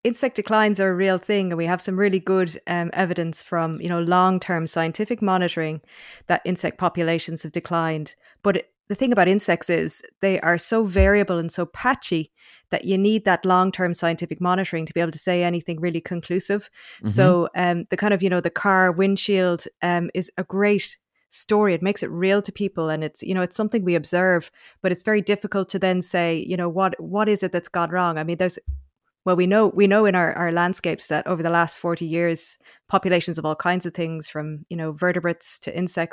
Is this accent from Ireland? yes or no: yes; Munster, Ireland; moved away as an adult; also born or lived in United Kingdom / Australia; I went to the UK to do my undergraduate first. I mean, I grew up in North Cork